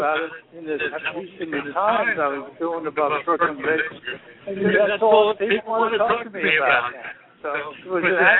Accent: Brooklyn, New York, United States; I just said I was a kid growing up in Brooklyn and Bay Ridge and reading the papers.

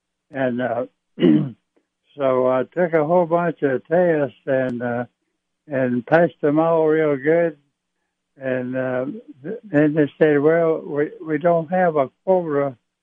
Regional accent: Texas, United States; but because I was a sharpshooter from Texas.

